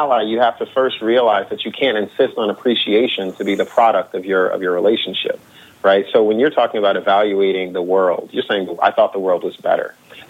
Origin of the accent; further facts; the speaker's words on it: United States; Isn't this a great American country? Now, I'm an American, so I hope it is great, right?